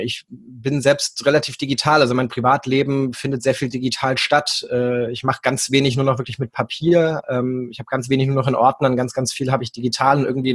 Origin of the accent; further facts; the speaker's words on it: Hesse, Germany; moved away as an adult; Ich komme eigentlich aus Hessen, habe in Gießen Gymnasiallehramt studiert. Aber weil in Hessen irgendwie überhaupt kein Lehrerbedarf war, hat es meine Frau und mich, meine Frau ist auch Gymnasiallehrerin, dann nach Niedersachsen verschlagen.